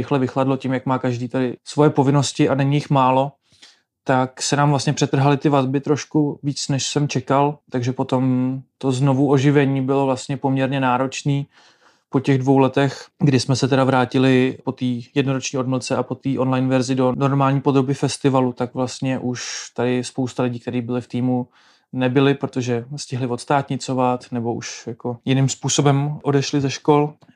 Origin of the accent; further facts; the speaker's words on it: České Budějovice, South Bohemian Region, Czechia; Původem jsem teda z Českých Budějovic, což mi vlastně dalo dobrý základ pro to, abych chtěl vůbec takovýhle projekt dělat